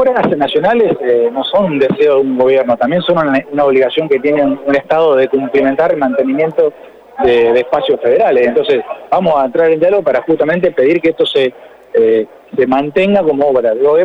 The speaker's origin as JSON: {"language": "Spanish", "region": "Santa Fe", "country": "Argentina", "said": "vamos a defender y reclamar lo que nos merecemos como santafesinos."}